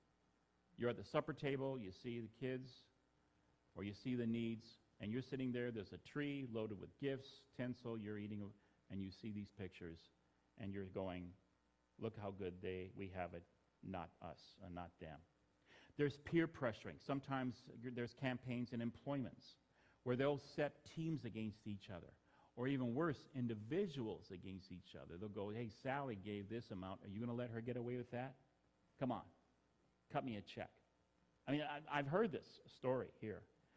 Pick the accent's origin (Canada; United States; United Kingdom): Canada; London, Ontario; I'm from London, Ontario, so it's a university town